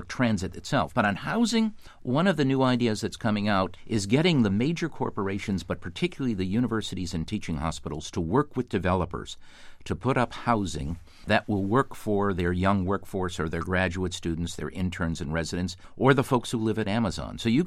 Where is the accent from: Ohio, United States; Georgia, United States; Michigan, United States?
Michigan, United States; Detroit; You know, I grew up in Detroit, Michigan, where you had General Motors, Ford, and Chrysler paying very, very good wages.